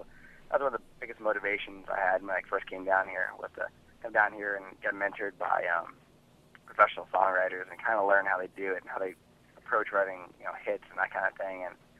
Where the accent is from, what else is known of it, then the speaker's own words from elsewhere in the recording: Ontario, Canada; now in Nashville, United States; Yes, I'm Canadian. I'm from Ontario.